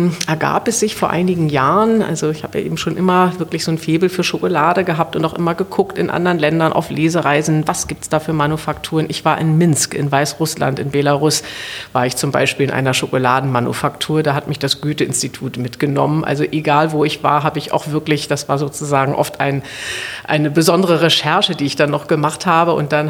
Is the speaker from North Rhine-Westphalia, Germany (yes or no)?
no; Berlin, Germany; Und ich habe schon damals auch in West-Berlin, wo ich aufgewachsen bin, dann natürlich so Orte wie Erich Hamann aufgesucht und Savade und so weiter.